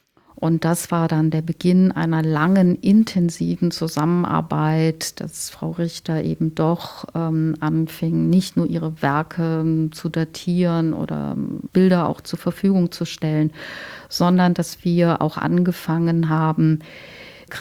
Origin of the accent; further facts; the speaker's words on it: Cologne, North Rhine-Westphalia, Germany; Ich komme aus Köln.